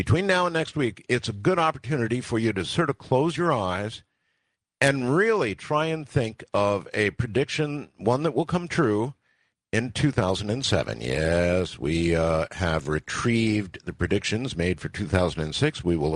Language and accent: English; Pahrump, Nevada, United States; I'm from Pahrump, Nevada, which is just across the mountain from Area 51.